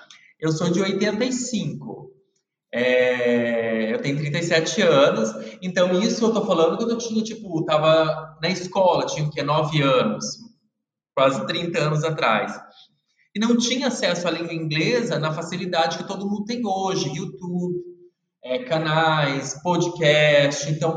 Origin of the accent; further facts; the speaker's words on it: Paraná, Brazil; also born or lived in Mato Grosso; daí eu nasci no Paraná, a gente foi para o Mato Grosso, daí a gente voltou para o Paraná de novo.